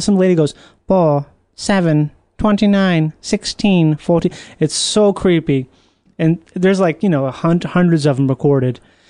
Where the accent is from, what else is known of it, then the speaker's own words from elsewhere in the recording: Rochester, Minnesota, United States; Hemingway, the house I grew up in Rochester, Minnesota, the house next to us was where he used to walk.